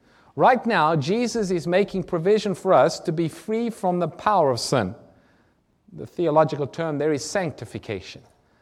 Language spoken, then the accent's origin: English; South Africa; I found this particularly interesting because I'm from Africa, South Africa, and we've gone to some of these lion parks